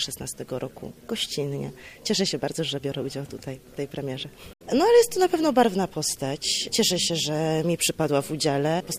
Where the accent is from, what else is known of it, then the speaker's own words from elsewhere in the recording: Poznań, Greater Poland Voivodeship, Poland; ja jestem z Poznania. … jestem aktorką gościnną tutaj w Teatrze Polskim w Poznaniu.